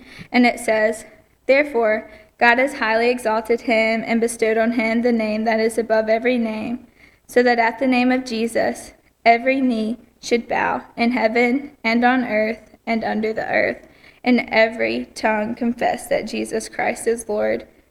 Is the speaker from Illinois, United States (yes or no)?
no; Pinehurst, North Carolina, United States; I'm born and raised in Pinehurst, lived here my whole life, been growing up in the church here my whole life.